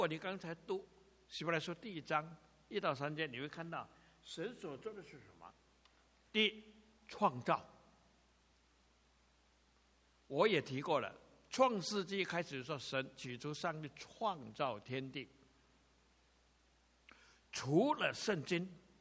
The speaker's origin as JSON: {"language": "Chinese", "country": "China", "said": "就是我们中国人有四千年、五千年的文化历史，都讲不清楚世界是怎么来的。"}